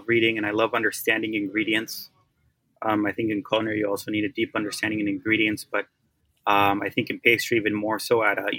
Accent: Oaxaca, Mexico; Like you said, I'm from Oaxaca.

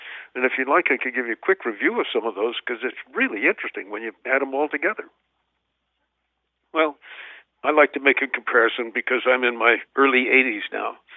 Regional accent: New Haven, Connecticut, United States; And a city like my hometown of New Haven had 4 trust companies.

